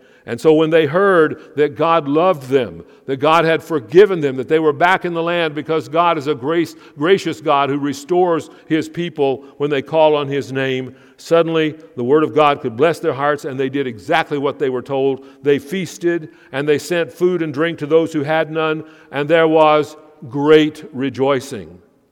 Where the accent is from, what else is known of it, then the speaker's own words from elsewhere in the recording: Canada; Hasn't there been a great danger that we are too wrapped up in being Canadian and not wrapped up enough in being Christian?